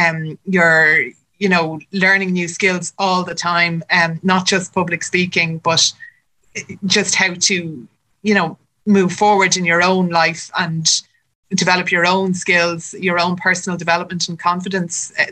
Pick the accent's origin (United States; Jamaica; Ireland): Ireland; Dublin, Leinster; because I'm from Clontarf in Dublin, and that's my local club.